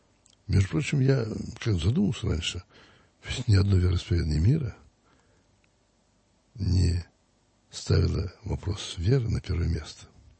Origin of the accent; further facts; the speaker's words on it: Zaraysk, Moscow Oblast, Russia; я родился в Зарайске. Моя родина.